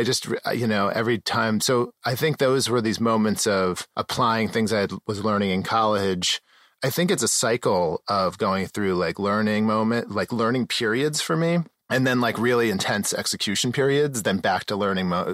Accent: Manhasset, New York, United States; Manhasset, Long

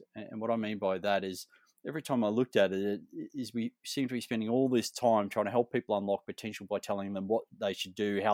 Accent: Australia; accent: Australian; started my life, my professional life, as a civil engineer in the Royal Australian Air Force, hence my accent.

